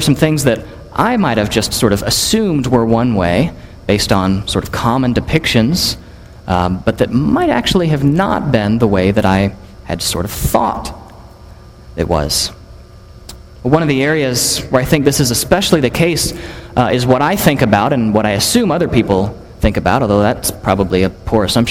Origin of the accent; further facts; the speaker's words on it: Texas, United States; I'd tell them, you know, I grew up in West Texas, and they'd say, "Texas, but you don't have an accent." Well, it's true, I don't have a very thick southern accent.